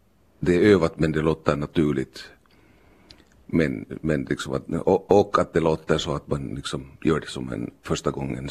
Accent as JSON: {"language": "Swedish", "town": "Helsinki", "region": "Uusimaa", "country": "Finland", "tie": "born or raised there", "said": "Det är ju min link hit, jag är själv uppväxt i Helsingfors sen när pappa. Pappa började jobba i Helsingfors och det där."}